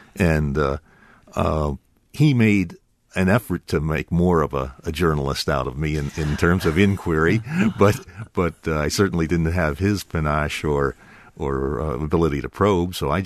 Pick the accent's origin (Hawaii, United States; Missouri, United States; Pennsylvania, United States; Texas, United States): Pennsylvania, United States; moved away as an adult; now in Wisconsin, United States; I'm not a Wisconsin native. I came here from Pennsylvania about 30 years ago.